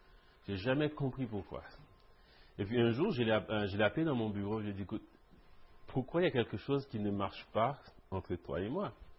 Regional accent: Haiti; now in Canada; parce que en tant qu'haïtien surtout

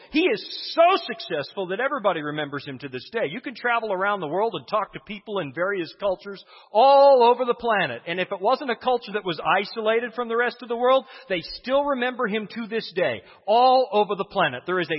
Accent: Canada; And although as a Canadian, I've got to say, Texas seems small. It took me 14 hours to drive to an airport from my town.

